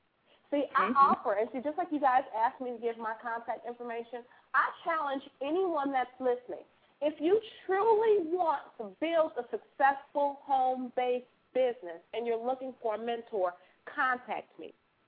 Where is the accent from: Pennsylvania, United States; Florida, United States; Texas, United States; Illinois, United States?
Illinois, United States; Chicago; definitely a lot of people in my hometown of Chicago, but I span through all 50 states.